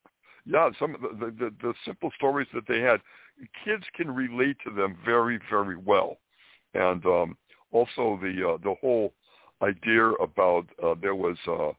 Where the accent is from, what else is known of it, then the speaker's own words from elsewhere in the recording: Springfield, Massachusetts, United States; I was brought up in Springfield, Massachusetts, and a typical little boy.